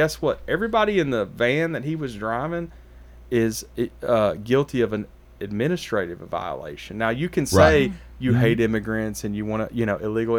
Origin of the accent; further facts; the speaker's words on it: Nashville, Tennessee, United States; I mean, so I grew up in Woodbine on the south side of Nashville.